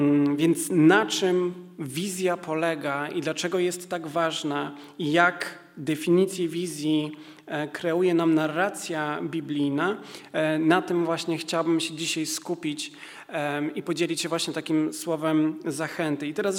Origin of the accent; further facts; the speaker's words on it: Rybnik, Silesian Voivodeship, Poland; istotnie jesteśmy z Rybnika, chociaż teraz w zasadzie ciężko to określić, skąd jesteśmy, bo jesteśmy w takim okresie przejściowym.